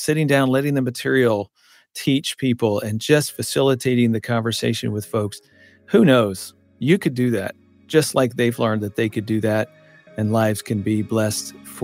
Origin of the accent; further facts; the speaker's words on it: Des Moines, Iowa, United States; Steve and Jan Matthews are up in my hometown, Des Moines, Iowa.